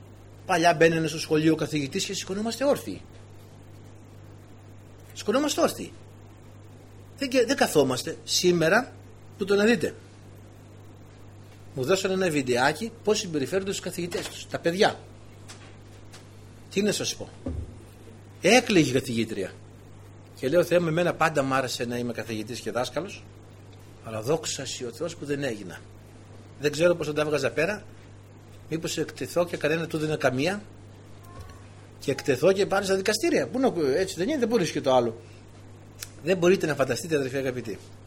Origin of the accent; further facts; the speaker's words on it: Kalavryta, Western Greece, Greece; είναι και από το χωριό μου εκεί, τα Καλάβρητα